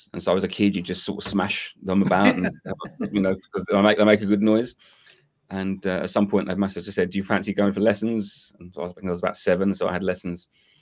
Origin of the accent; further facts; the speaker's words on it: London, United Kingdom; Obviously, I'm from London in the UK